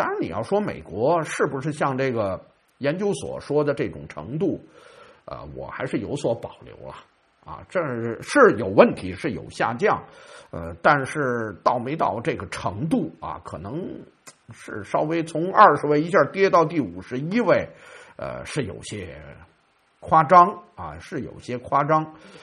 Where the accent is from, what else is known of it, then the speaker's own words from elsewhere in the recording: China; 实际上按照我们中国人的说法，他应该叫秘书长。